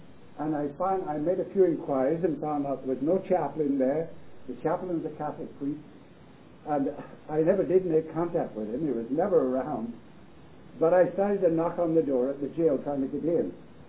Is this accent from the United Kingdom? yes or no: yes; England, United Kingdom; moved away; I came from England in 57 and went right to Sudbury.